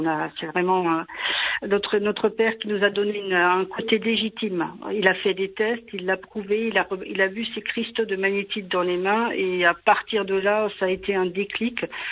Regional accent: Grand Est, France; j'ai démarré en Alsace, c'est ma région d'origine, et puis c'est l'amour qui m'a un petit peu transportée en Normandie.

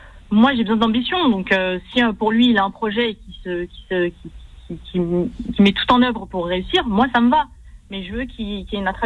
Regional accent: Morocco; Je suis de Sélia.

